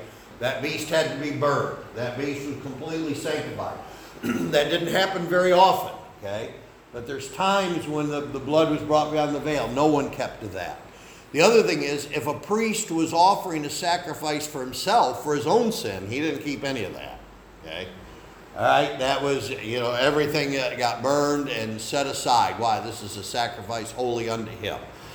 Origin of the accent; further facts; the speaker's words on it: Machias, New York, United States; I grew up in the Catholic Church in Machias, New York.